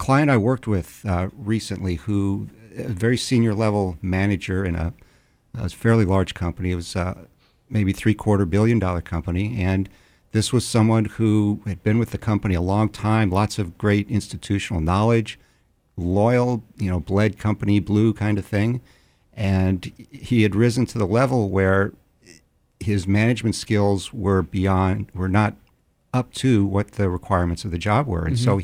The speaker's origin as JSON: {"language": "English", "town": "El Paso", "region": "Texas", "country": "United States", "tie": "born or raised there", "said": "Born and raised in West Texas, okay. In the thriving metropolis of El Paso, Texas."}